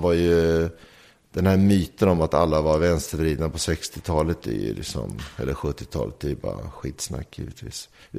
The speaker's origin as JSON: {"language": "Swedish", "town": "Norrköping", "region": "Östergötland", "country": "Sweden", "tie": "born or raised there", "said": "jag är uppvuxen i Norrköping"}